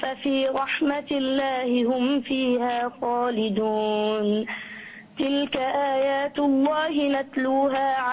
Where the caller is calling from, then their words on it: United Arab Emirates; من الإمارات